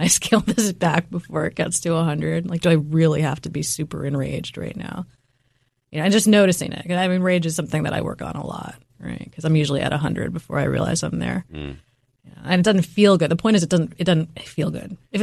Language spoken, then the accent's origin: English; New York City, New York, United States; when I was growing up in New York City, again, very fast-paced environment.